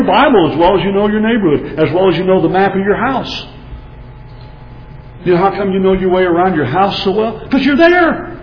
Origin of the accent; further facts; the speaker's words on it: Texas, United States; now in Arizona, United States; I'm a father, I'm a grandfather, I'm a Texan. I am an Arizonan by choice, live there.